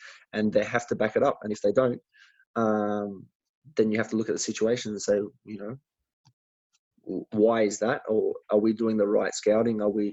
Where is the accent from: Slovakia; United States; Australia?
Australia; Obviously, being an Australian and living back home in Australia, you know, you're very relaxed, different lifestyle.